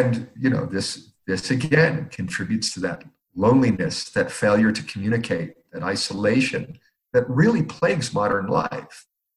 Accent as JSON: {"language": "English", "country": "United States", "lives_now": "Ecuador", "said": "They did this for me because I'm a human being who lives in Ecuador. As an American, this is kind of a miracle."}